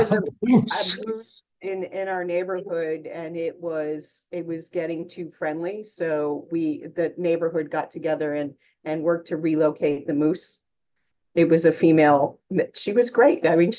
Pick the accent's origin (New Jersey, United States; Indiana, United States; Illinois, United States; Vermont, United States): Vermont, United States; So I was born in Vermont, and I am a fifth generation Vermonter who have always rescued animals.